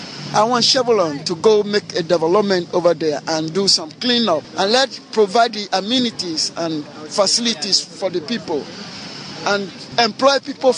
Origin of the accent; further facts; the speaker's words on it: Rivers, Nigeria; I'm from Nigeria, River State, Ogoniland, where Ken Sanawiwa is from.